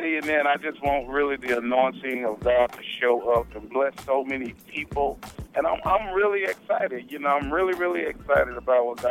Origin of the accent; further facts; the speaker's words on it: Canton, Mississippi, United States; I'm originally from Canton, Mississippi, hometown